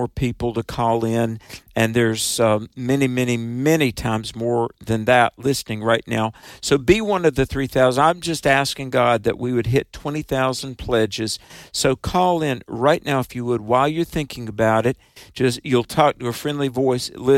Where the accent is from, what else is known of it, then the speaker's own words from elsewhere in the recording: North Carolina, United States; Well, Brent Austin, I think we have a call from North Carolina, my home state.